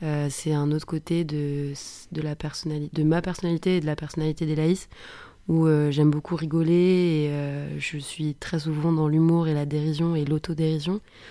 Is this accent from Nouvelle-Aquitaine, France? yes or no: no; Angers, Pays de la Loire, France; Alors que quand je suis à Angers, c'est ma ville natale, donc je suis assez facilement déstabilisée.